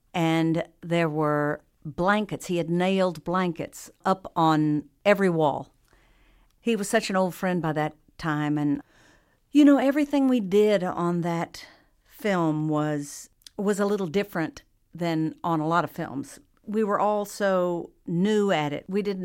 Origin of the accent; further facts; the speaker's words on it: Texas, United States; we had so many shared life experiences growing up in Texas and in the 50s